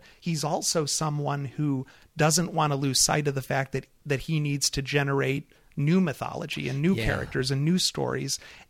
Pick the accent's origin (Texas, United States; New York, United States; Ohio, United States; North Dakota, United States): Ohio, United States; Cleveland; And Cleveland, my hometown, did us proud that day.